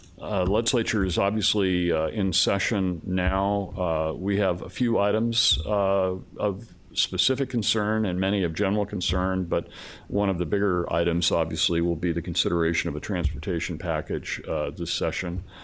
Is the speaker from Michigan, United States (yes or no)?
no; Astoria, Oregon, United States; The next day we were in Astoria, my hometown, and we had a great turnout there at the Maritime Museum.